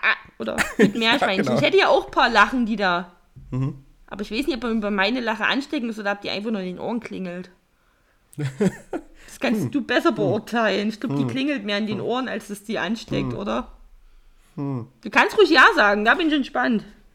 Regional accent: Saxony, Germany; accent: Saxon; Vielleicht könnte ich auch mit meinem albernen sächsischen Dialekt doch einfach punkten.

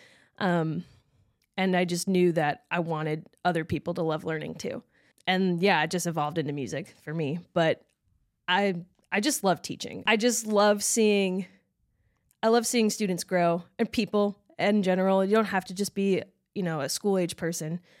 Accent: Illinois, United States; moved away as an adult; also born or lived in Indiana; now in Texas, United States; I grew up in Illinois, and then I went to school at Indiana University for music education. And then once I graduated, I moved down to Texas, and I've been teaching high school band ever since then.

